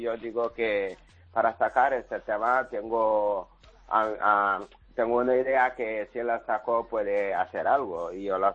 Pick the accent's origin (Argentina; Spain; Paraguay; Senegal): Senegal; Spanish is a second language; desde pequeño también me gustaba rapear en mi país, Senegal.